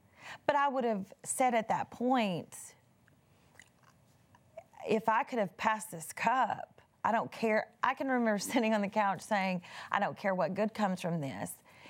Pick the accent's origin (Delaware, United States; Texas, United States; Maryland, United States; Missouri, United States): Texas, United States; I was raised in East Texas, you know, you don't tell your weight, and you sure don't stand in half-naked clothes on national television.